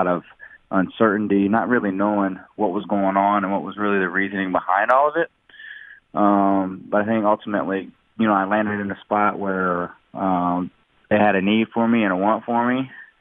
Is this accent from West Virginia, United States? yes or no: yes; Charleston, West Virginia, United States; I grew up in Charleston, West Virginia. It's just like 3.5 hours down the road.